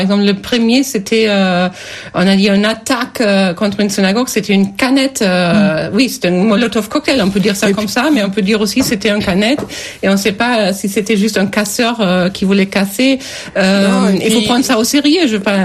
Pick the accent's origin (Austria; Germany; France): Germany; French is a second language; en tant qu'Allemande, on est très très sensible à ces sujets.